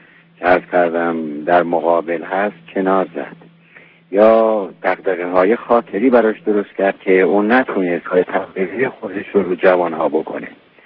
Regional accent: Iran; من که از ایران هستیم

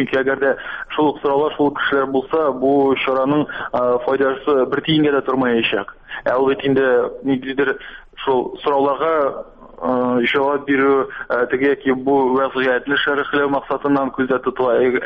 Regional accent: Naberezhnye Chelny, Tatarstan, Russia; Мин үзем Чаллыдан булгач, юлларның даңгыл карагысы беләм

